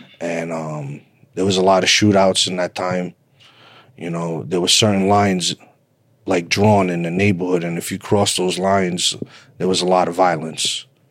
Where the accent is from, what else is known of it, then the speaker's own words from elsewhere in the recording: Brooklyn, New York, United States; also born or lived in Bronx; I was born in the Bronx, and my mother and father separated. I moved to Brooklyn with my mother, And it was a really bad time in New York. I grew up in Brooklyn in the 80s.